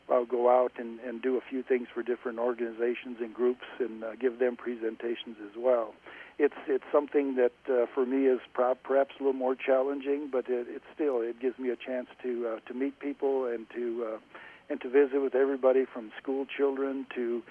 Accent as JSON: {"language": "English", "region": "Nebraska", "country": "United States", "tie": "born or raised there", "said": "I grew up in East Central Nebraska on a farm, and I was a ninth child in a family of 14 children"}